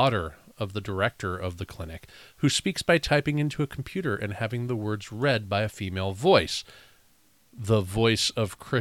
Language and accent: English; Dover, Delaware, United States; So when I was a kid, I grew up in Dover, Delaware.